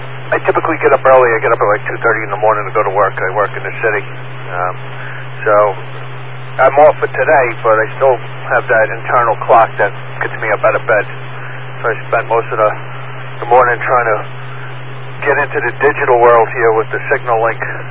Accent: Islip, New York, United States; Okay, yeah, I've only been here about 6 years. I moved up from Islip, that's where I spent most of my childhood, I guess, up into my adult years.

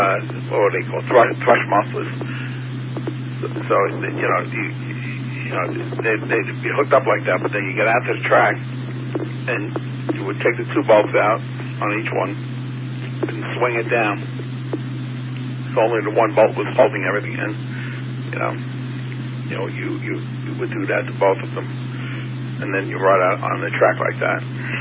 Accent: Queens, New York, United States; You know, I grew up in Queens.

